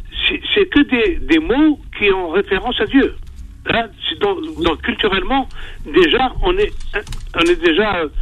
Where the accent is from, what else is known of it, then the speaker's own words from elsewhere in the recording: Algeria; je suis de musulman de culture, hein, je suis algérien.